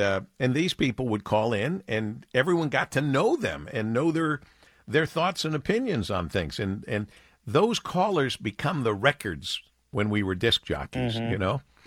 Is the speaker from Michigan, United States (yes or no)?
yes; Monroe, Michigan, United States; I was working in New York, but I was born and raised in Monroe, Michigan, and I've never hidden that fact.